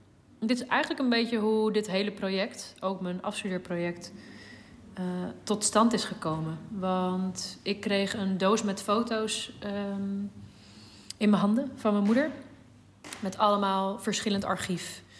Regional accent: Amsterdam, North Holland, Netherlands; ik ben in Amsterdam opgegroeid en dat … ja, dat was gewoon zo. Dat ze van de Molukken kwam

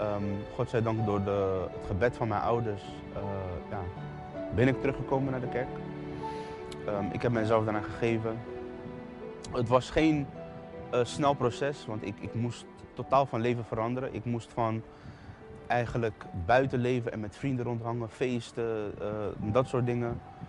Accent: The Hague, South Holland, Netherlands; Ik kom uit Den Haag. Ik heb een goede jeugd gehad.

